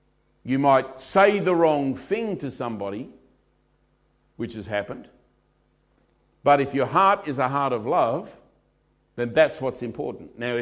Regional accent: Australia; I'm Australian

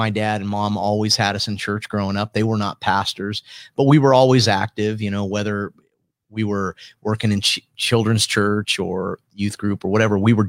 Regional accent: Warren, Ohio, United States; growing up in Warren, I remember when Warren was a booming metropolis. I mean, certain parts of it, and now you drive through them and there's part of it, they're not as vibrant

